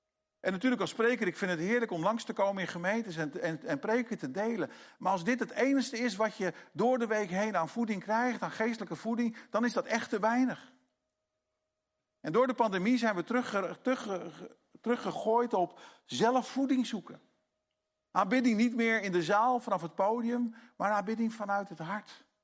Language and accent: Dutch; Netherlands; Als iemand maar in een zin zegt, je moet iets, dan denken wij als Nederlanders, ik moet helemaal niks.